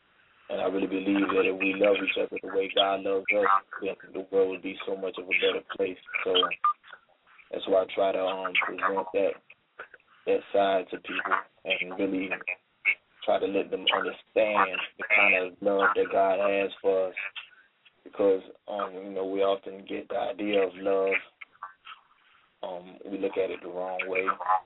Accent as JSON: {"language": "English", "town": "Ututu", "region": "Abia", "country": "Nigeria", "tie": "born there", "said": "I was born in Nigeria, in a town called Ututu."}